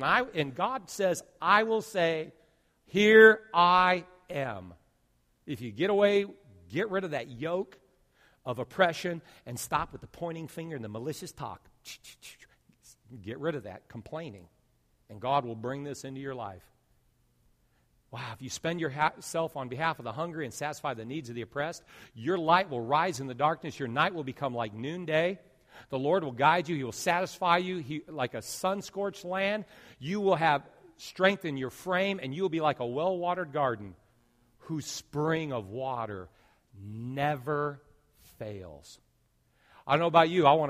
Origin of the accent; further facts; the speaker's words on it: California, United States; also born or lived in South Dakota; South Dakota, 5 years, or where I was born and raised in California, 16 years.